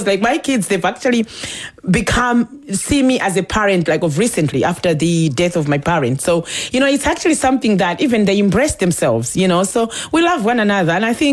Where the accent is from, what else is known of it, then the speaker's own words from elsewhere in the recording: Ireland; I'm an Irish woman. I have to do justice to my country.